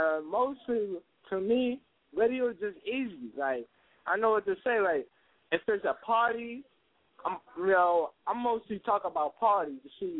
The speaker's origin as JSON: {"language": "English", "town": "Baltimore", "region": "Maryland", "country": "United States", "said": "Baltimore."}